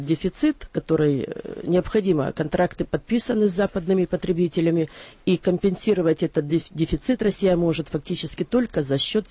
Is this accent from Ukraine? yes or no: yes; Kyiv Oblast, Ukraine; born there; я родилась на Киевщине, под Киевом, в Броварском районе.